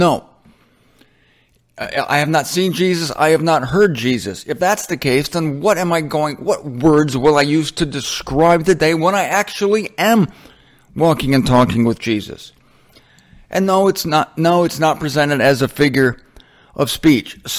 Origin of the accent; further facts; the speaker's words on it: Canton, United States; now in Fort Lauderdale, United States; I want to be away from Fort Lauderdale. That's the hypothetical part. And be in my hometown of Canton.